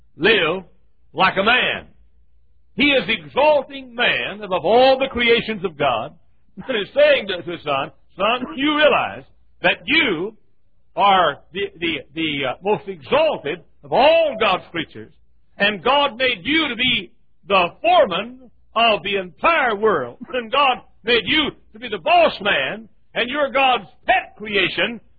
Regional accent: United States; I believe in, for example, I happen to be glad that I'm American.

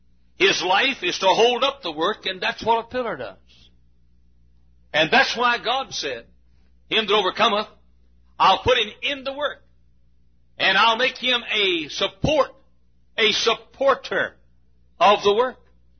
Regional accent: United States; I'm an American, and I'm not going to run off to Canada

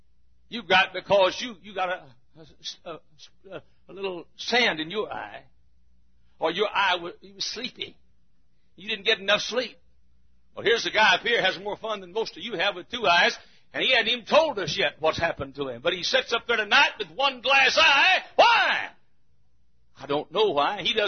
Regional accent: Texas, United States; I grew up down in Texas where I never seen these apartments jammed together.

